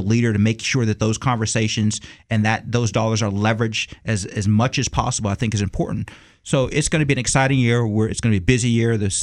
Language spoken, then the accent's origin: English; Youngstown, Ohio, United States; You know, when I say I'm from Youngstown, Ohio, people say, okay, well, this guy kind of knows what he's talking about. He's lived it.